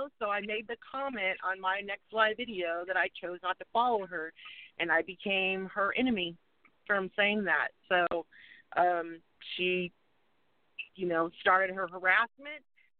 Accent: United States; you know, I'm from America and I, you know, I was in Mexico and I just kind of kept my cool.

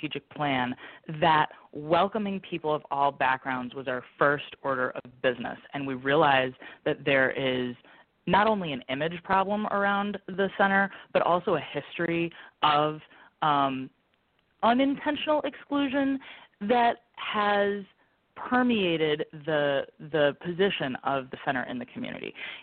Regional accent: Evanston, Illinois, United States; I'm originally from Evanston, and when I was finishing up my doctorate, I moved back to Evanston.

